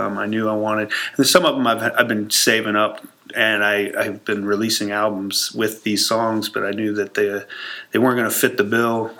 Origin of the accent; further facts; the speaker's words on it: Mount Ayr, Iowa, United States; born there; now in Coon Rapids, United States; I was born in Mount Air, Iowa, southern Iowa, tiny little town, about 1,000 people, and it's where my, you know, father still lives down in there.